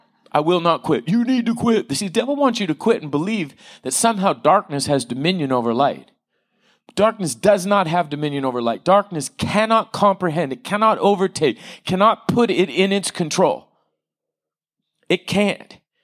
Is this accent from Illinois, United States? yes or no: no; Oceanside, California, United States; I grew up in Oceanside. I'm sorry, but that's where I grew up. It was tough.